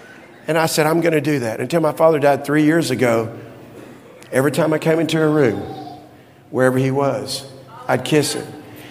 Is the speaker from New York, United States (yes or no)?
no; Dallas, Texas, United States; she stood on the corner of 4416 West Clarendon, where I grew up in Dallas, Texas